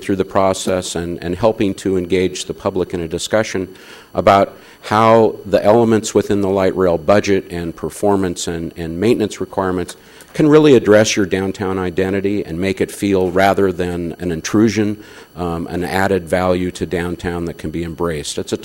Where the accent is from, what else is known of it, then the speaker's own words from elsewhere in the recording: Portland, Oregon, United States; I am from Portland, Oregon, and as Mike said, I've worked on 10 or 12 different fixed rail systems through the country